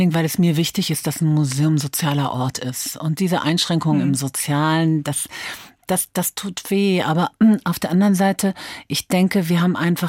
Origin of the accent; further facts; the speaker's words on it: Frankfurt, Hesse, Germany; born there; Ich bin in Frankfurt geboren.